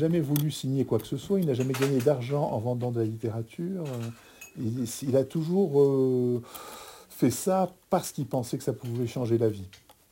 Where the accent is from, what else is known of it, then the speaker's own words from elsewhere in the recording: France; now in Belgium; j'ai vécu beaucoup plus longtemps en Belgique qu'en France. Et on me dit, est-ce que je suis français? Moi, j'aime pas dire que je suis français. Pourtant, je le suis.